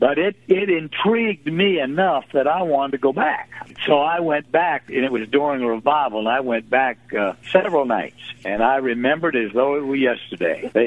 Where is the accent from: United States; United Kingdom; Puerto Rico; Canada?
Canada; being a Canadian and you're listening